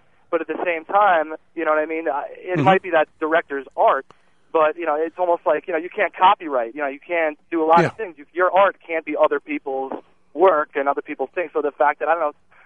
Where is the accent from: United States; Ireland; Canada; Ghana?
Ireland; you know, I'm Irish, and at the end of it, you know, we all get hammered and everyone has a good time to celebrate the life.